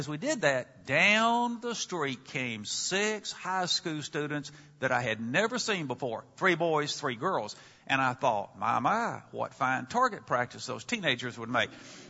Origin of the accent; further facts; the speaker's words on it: American South, United States; accent: Southern; now in Chicago, United States; And because I've been away from home for over four decades, I naturally assumed that I had lost my Southern accent. But my students in Chicago tell me, no, that's not the case